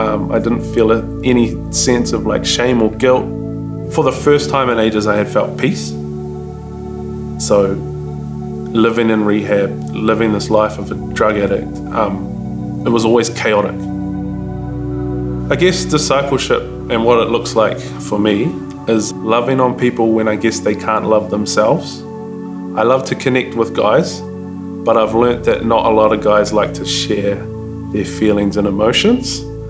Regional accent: Whakatane, Bay of Plenty, New Zealand; I'm from Whakatane.

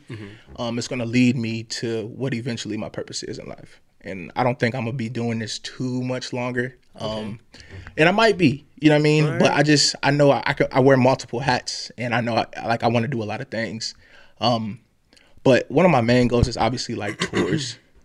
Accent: Fremont, Ohio, United States; No, I'm from Fremont, Ohio.

